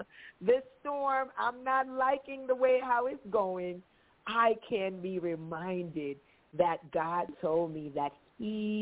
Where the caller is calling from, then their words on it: Maryland, United States; I had caused, you know, where I live, I'm calling from Maryland, so where we live, my home is heated with oil